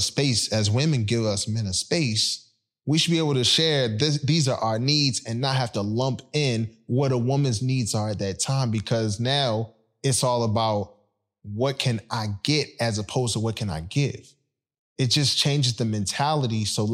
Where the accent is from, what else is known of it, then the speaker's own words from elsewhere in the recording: Baltimore, Maryland, United States; also born or lived in Philadelphia; I was born in Philly, but I was raised in Baltimore. So I'm East Coast all the way. Shout out to Baltimore that made me. Shout out to B-More that really raised me.